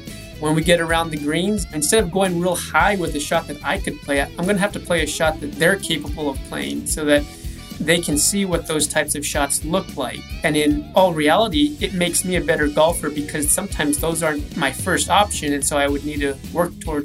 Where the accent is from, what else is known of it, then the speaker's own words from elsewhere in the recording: Santa Fe, New Mexico, United States; So I grew up in Santa Fe. I grew up playing the Santa Fe Country Club, a small semi-private club.